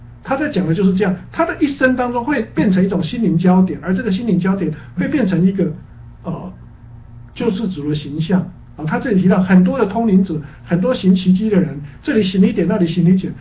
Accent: China; 比如说我们中国人讲盘古开天

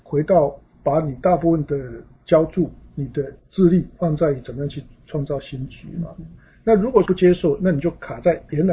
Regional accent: China; 像我们中国人在讲哦，一生二，二生三，三生万物。

